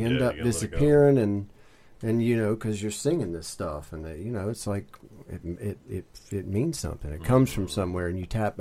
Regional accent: Southern United States, United States; But, you know, I am a Southern boy, and so I grew up in the Bible Belt, and so like any other Southern kid, I was, you know, filtered through Bible studies

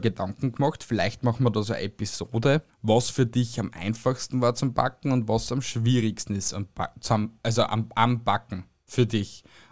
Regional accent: Austria; Und ich verstehe halt einfach bei uns in Österreich oder generell in europäischen Ländern nicht, wie weit wir das so bringen können.

